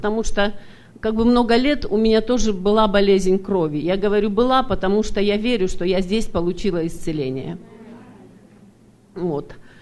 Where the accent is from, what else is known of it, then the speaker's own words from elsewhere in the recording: Sacramento, California, United States; я из Сакраменто.